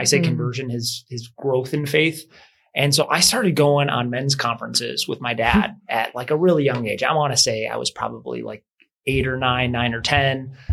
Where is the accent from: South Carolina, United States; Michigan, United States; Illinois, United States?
Illinois, United States; Chicago; also born or lived in Villa Park, Illinois; I grew up in Chicago, actually, and two brothers, older brother, younger brother.